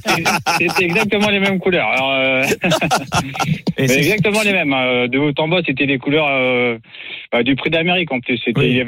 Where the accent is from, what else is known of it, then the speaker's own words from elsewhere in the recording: Cherbourg, Normandy, France; Moi, je suis de Cherbourg.